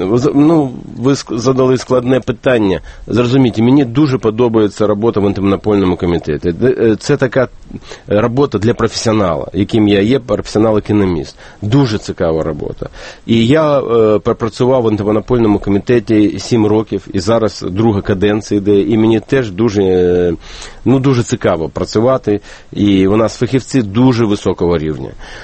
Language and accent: Ukrainian; Odesa, Odesa Oblast, Ukraine; Одеса – це моє рідне місто, і я там буваю дуже часто.